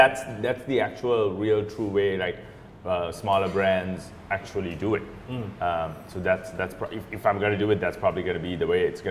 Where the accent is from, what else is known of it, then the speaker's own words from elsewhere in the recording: Sri Lanka; because I'm from Sri Lanka, I won't be satisfied till